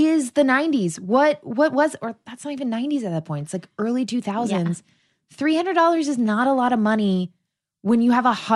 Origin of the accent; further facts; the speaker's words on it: Long Island, New York, United States; So I grew up on Long Island and I went to a fancy schmancy private school.